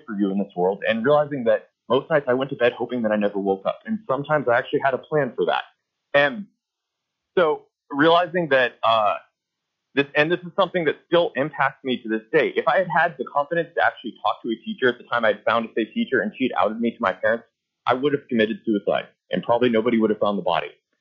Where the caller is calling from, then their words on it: Anchorage, Alaska, United States; I'm calling in from Anchorage.